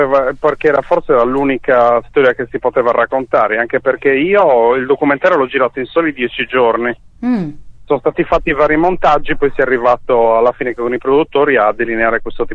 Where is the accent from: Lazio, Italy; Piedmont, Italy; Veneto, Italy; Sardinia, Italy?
Sardinia, Italy; io vengo dall'Ogliastra, che è una zona molto difficile della Sardegna per quanto riguarda la criminalità. È stata una zona storica dei sequestri di persone.